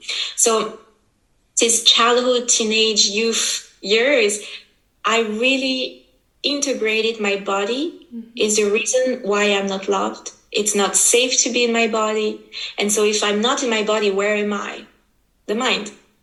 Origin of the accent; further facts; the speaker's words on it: Switzerland; So I grew up here in Switzerland, and my father raised me.